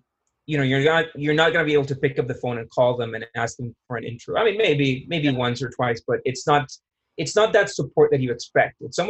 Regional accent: San Jose, San José, Costa Rica; San Jose, downtown.

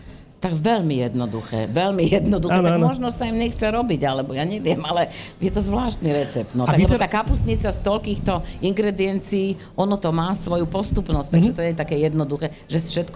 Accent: Bratislava, Bratislava Region, Slovakia; ja som v tomto Bratislavčanka, konečne môžem povedať, že ja som Bratislavčanka

